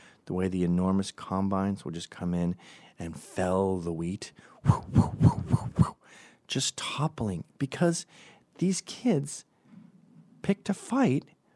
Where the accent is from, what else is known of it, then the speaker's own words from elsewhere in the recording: New York City, New York, United States; Because Portland has brutal gun laws, as does my hometown of New York City.